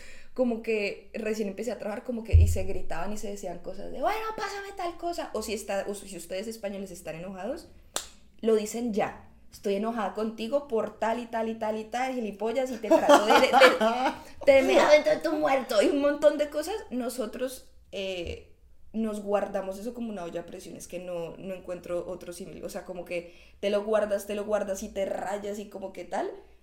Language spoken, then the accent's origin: Spanish; Colombia; un plato de Zaragoza, que son unos frijoles que se hacen en Colombia, un tipo de frijoles.